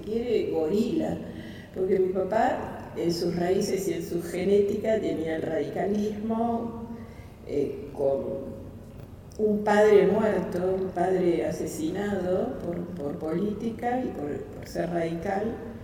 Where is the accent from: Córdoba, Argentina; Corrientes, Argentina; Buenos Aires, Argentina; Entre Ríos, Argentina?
Buenos Aires, Argentina; Nací y viví mucho tiempo en Barrio Norte, Las Heras y Ayacucho.